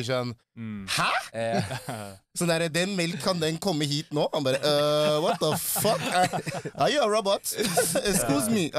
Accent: Nigeria; now in Norway; i Nigeria har vi liksom 300 pluss språk, da. Ikke dialekter, men språk, så du kan tenke deg, da. Så, men der jeg kommer fra er, ja, det er ikke verdens navel, der jeg kommer fra.

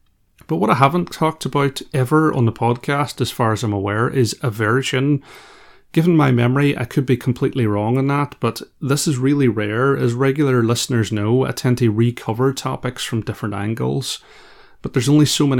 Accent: Ireland; beyond my powers as an Irishman with a mindfulness podcast

